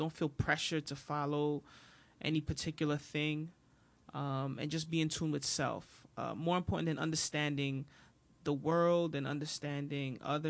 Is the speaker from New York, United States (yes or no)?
yes; New York City, New York, United States; born there; I was very fortunate where I was born in New York City, where the foundation of hip hop is.